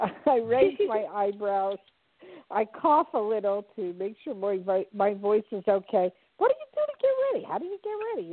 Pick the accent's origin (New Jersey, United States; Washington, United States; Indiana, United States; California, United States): New Jersey, United States; also born or lived in New York; I grew up in New Jersey, New York area, and I think I was about 12 or 13 years old